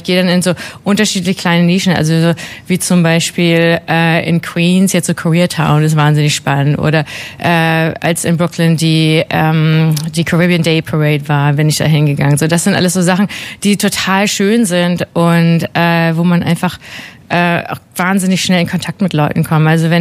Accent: Germany; das ist gerade so als Deutsche, finde ich das einfach wahnsinnig beängstigend. Und ich meine, Deutschland ist auch gerade nicht so der Hit.

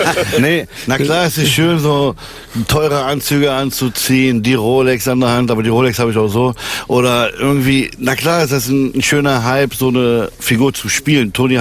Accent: Berlin, Germany; Ich komme aus Berlin, ich bin selber Libanese, libanesischer Kurde.

